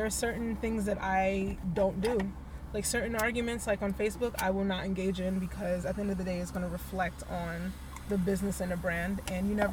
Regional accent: Roselle, New Jersey, United States; also born or lived in Irvington / Piscataway; We originally lived in Irvington when I was really, really young, and then my father passed, and then we moved to Roselle. And then right around high school, moved to Piscataway and been there ever since.

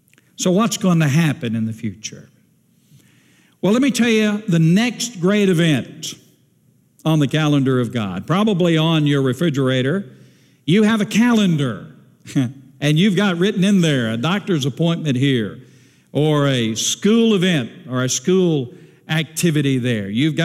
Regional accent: Cordele, Georgia, United States; When I was growing up, I grew up in Antioch Baptist Church in outside of Cordell, Georgia.

